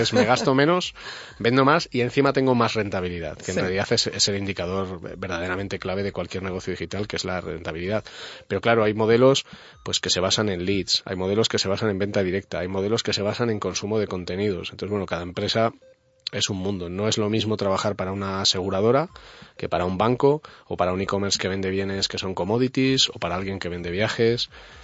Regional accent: Aragon, Spain; O sea, yo soy aragonés y no tengo por costumbre mentir.

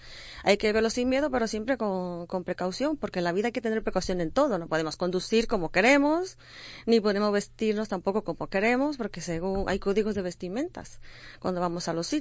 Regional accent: Dominican Republic; now in Spain; Sí, soy dominicana realmente.

